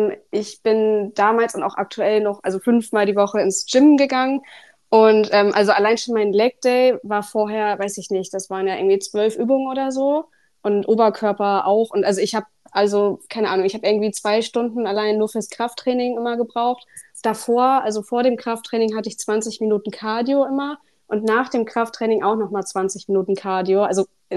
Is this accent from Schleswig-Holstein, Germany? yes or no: yes; Kiel, Schleswig-Holstein, Germany; ich bin 26, ich komme aus Kiel